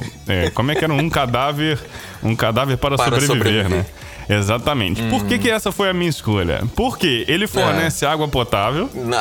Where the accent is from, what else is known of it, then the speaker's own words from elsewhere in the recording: Espírito Santo, Brazil; quem não sabe, eu sou capixaba, sou do Espírito Santo.